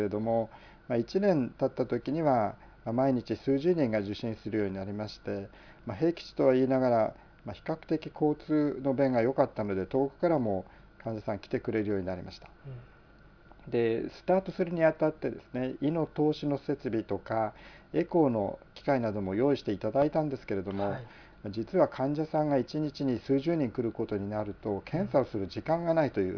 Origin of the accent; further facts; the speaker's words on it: Mito, Ibaraki, Japan; 私は水戸の出身です。